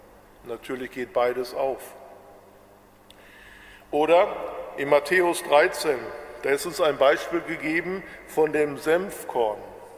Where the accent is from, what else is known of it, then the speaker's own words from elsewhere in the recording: Bochum, North Rhine-Westphalia, Germany; ich bin gebürtig aus Nordrhein-Westfalen, aus Bochum. Und manchmal hört man das auch, ohne dass ich das wünschte, dass man es hört, aber komme eben aus dem Ruhrgebiet.